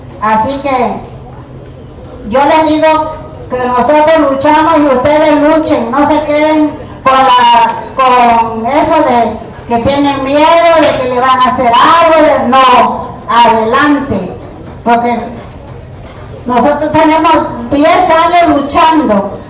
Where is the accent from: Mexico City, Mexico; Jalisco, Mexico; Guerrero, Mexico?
Guerrero, Mexico; Cacahuatepec; Nosotros venimos de Cacahuatepec para...